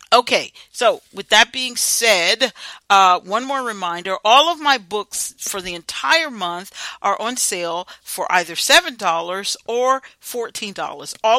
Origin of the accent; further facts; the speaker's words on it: United States; not just as a veteran, but as an American